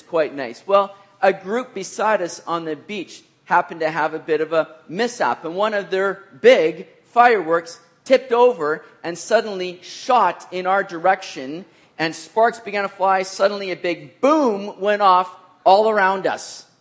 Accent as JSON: {"language": "English", "country": "Canada", "said": "I'm a Canadian through and through."}